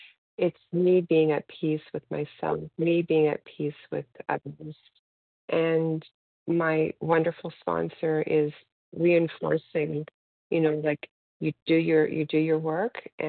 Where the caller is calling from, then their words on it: Toronto, Ontario, Canada; from Toronto, Canada.